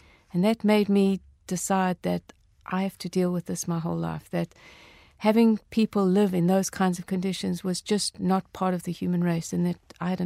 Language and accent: English; South Africa; growing up in South Africa during apartheid